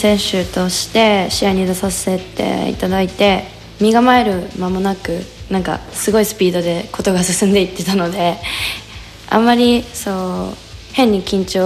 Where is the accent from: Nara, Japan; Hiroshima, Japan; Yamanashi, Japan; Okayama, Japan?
Nara, Japan; 年齢は今22歳で、出身は奈良県です。